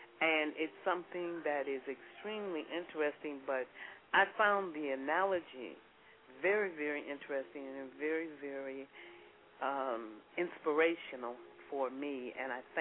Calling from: Chicago, Illinois, United States; Okay, I'm just calling to make a comment. I'm from Chicago, and good friends with Sheila and Henrietta.

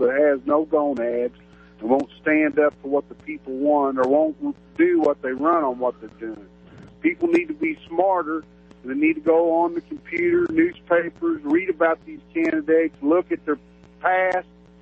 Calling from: Cuba, Missouri, United States; Hey, Dave … calling from Cuba, Missouri.

